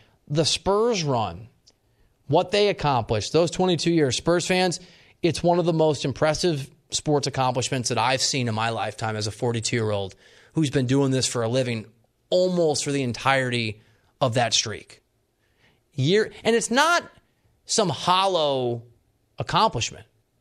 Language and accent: English; Dubuque, Iowa, United States; I'm from Dubuque, Iowa, in the Chicago suburbs.